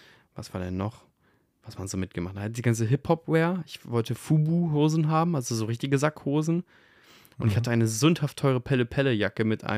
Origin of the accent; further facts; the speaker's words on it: Hamburg area, Germany; weil ich komme zwar nur aus dem Speckgürtel Hamburgs, aber ich habe mich natürlich überkrass mit Hamburg identifiziert.